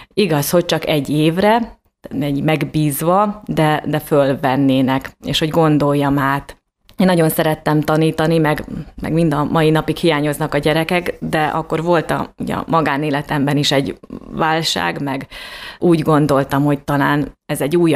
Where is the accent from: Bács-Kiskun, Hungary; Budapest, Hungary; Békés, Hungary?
Bács-Kiskun, Hungary; Kalocsa; én Kalocsán élek, itt is születtem, 76-ban, már nem most volt. Itt végeztem az általános iskolai tanulmányaimat, és egy katolikus családból származom